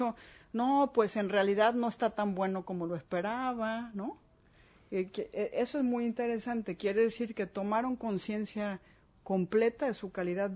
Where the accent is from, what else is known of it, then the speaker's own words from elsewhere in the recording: Mexico; de qué manera somos ahora mexicanos los mexicanos